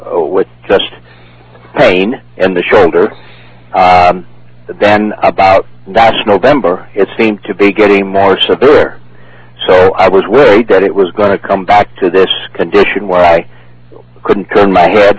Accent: Los Angeles, California, United States; born there; also born or lived in Costa Mesa / Huntington Beach; Well, I was born in Los Angeles.

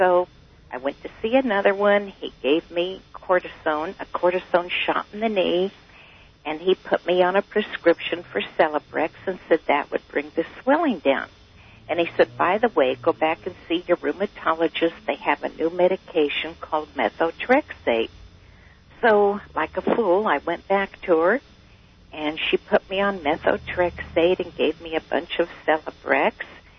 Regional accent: California, United States; Well, I'm a homemaker. I'm from the San Gabriel Valley.

